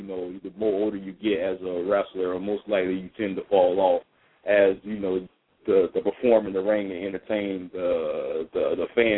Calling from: South Carolina, United States; I'm calling from South Carolina.

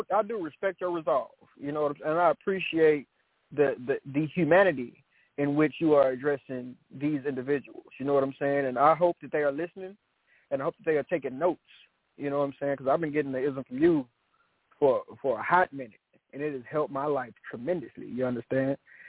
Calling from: Dallas, Texas, United States; Yes, big brother. … from Dallas.

